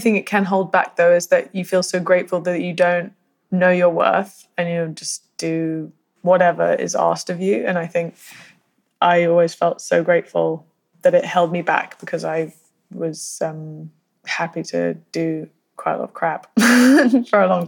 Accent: United Kingdom; So I'm so British.

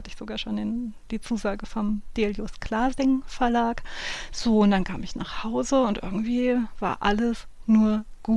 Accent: Hesse, Germany; wo ich aufgewachsen bin, in Südhessen.

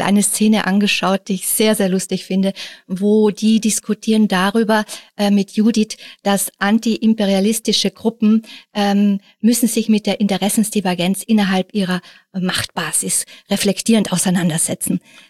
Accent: Austria; Also ich bin in einem Dorf aufgewachsen in Österreich, also Kirche war präsent, aber in meiner Familie, da war das nicht, also ich bin nicht fromm aufgewachsen.

